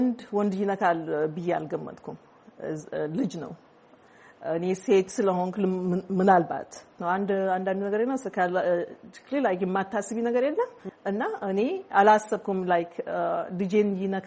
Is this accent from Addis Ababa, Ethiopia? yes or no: no; Dire Dawa, Ethiopia; also born or lived in Djibouti; now in United States; የተወለድኩት ድሬዳዋ፣ ያደግኩት ድሬዳዋ እና ጅቡቲ መሀል ነው።